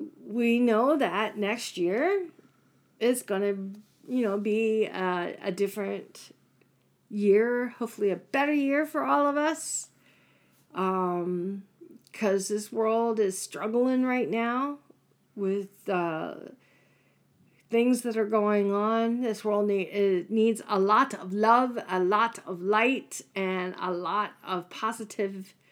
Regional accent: Seoul, South Korea; And we are from Arshawa, Seoul.

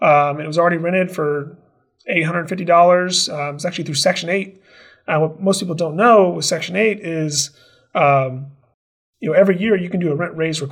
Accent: Versailles, Kentucky, United States; Yeah, grew up in central Kentucky, in Versailles, actually. Went to the University of Kentucky and got a degree in finance

